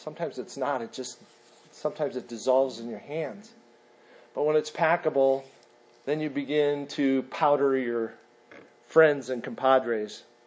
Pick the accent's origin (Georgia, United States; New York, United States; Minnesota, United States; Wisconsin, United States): Minnesota, United States; I grew up in Minnesota, and one of the greatest, most wonderful things to do was to go out at night in the midst of a heavy snowfall.